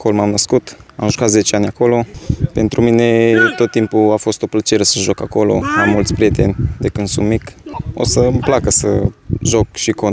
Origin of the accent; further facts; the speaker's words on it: Arad, Arad County, Romania; Și eu, cum sunt din Arad, am ales să fiu aproape de casă, de părinți, de familie